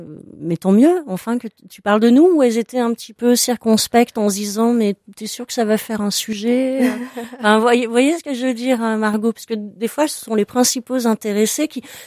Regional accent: France; Mais c'est vrai que, étant française

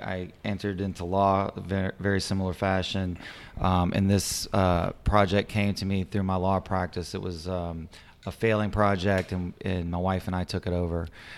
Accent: New Orleans, Louisiana, United States; but yes, was born here, went to school here until sixth grade.

